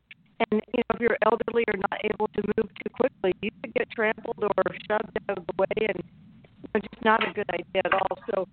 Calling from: Idaho, United States; I'm from Idaho.

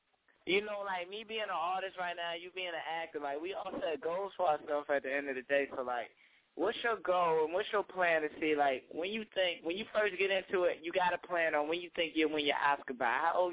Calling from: Virginia, United States; I'm calling right now. See, this is the Baltimore area code, but I'm in Virginia

